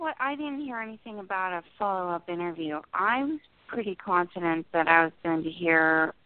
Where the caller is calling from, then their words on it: New Jersey, United States; New Jersey.